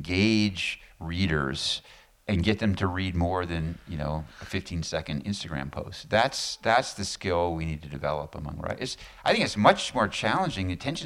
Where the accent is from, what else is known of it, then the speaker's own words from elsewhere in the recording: Corvallis, Oregon, United States; You know, growing up in Corvallis, Oregon, I wasn't a great student.